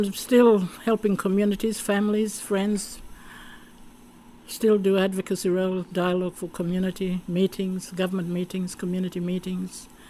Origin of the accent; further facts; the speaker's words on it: Yama, Queensland, Australia; also born or lived in Noongar country; now in Torres Strait, Australia; I'm a native traditional Torres Strait Islander woman. I'm from Yama, Kulkalgal Nations, and I've worked for government for over 40 years. Lived in Noongar, Bujia, Yama, Jiwangai country for over 40 years, and now I'm back home in the Torres Strait